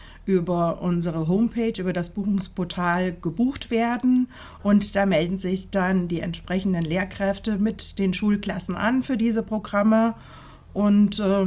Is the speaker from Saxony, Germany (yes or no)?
no; Fulda, Hesse, Germany; also born or lived in Hanau; Ich bin geboren in Hanau, bin aber seit meiner frühesten Kindheit in Fulda, bin auch viel in der Innenstadt bei meinen Großeltern aufgewachsen, weil meine Eltern halt berufstätig waren und wohne seit über 20 Jahren wieder im Herzen der Stadt